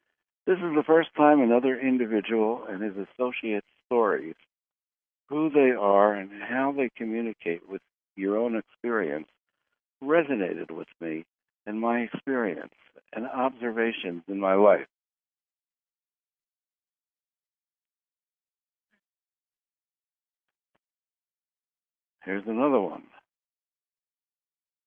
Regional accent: Norfolk, Virginia, United States; I grew up in Norfolk, Virginia, and had my first massage at the Edgar Cayce Institute in Virginia Beach.

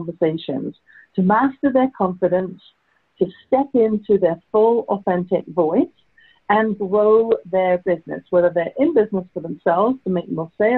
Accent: United Kingdom; now in Canada; So my guest today is from my home country. You can tell from my accent, I was not born in Canada. I've been here 30 years, however.

